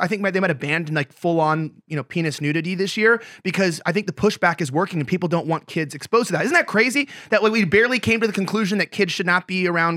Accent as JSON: {"language": "English", "town": "Los Angeles", "region": "California", "country": "United States", "tie": "born or raised there", "said": "My hometown, LA."}